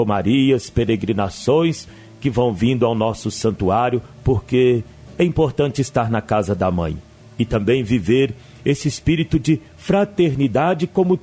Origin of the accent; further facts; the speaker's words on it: Minas Gerais, Brazil; como um bom mineiro que somos